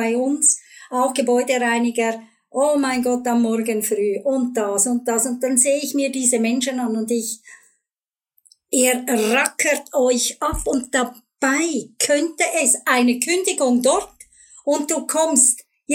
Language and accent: German; Switzerland; vor allem jetzt bei uns in der Schweiz